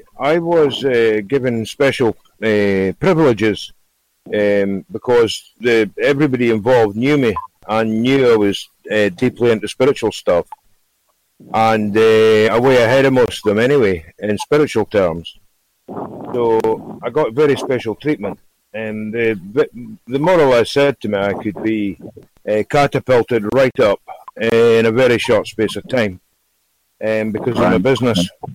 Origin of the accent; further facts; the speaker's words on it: Scotland, United Kingdom; And I mean, I'm Scottish. I'm right in Freemason country here.